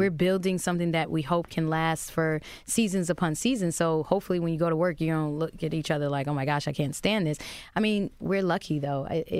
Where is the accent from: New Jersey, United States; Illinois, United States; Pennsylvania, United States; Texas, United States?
New Jersey, United States; East Orange; I grew up in Jersey, East Orange, Catholic school, totally nothing